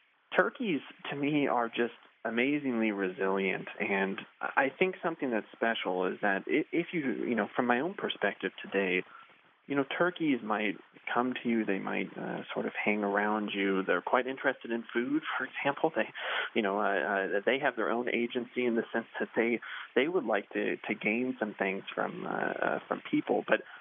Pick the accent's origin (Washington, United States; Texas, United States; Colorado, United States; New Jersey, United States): Washington, United States; Spokane; where I grew up in Spokane, Washington.